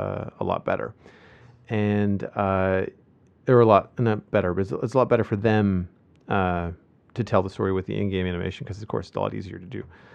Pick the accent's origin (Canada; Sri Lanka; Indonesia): Canada; And for those of you that don't know, we're Canadian.